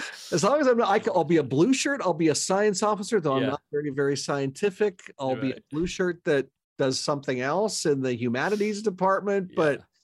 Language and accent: English; Canada; I'm Canadian, and it actually had some ties to Canada.